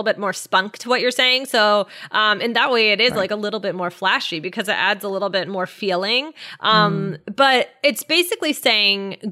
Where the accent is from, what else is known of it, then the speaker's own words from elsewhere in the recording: United Kingdom; Yeah, I guess because I'm British. I love the British accent and everything.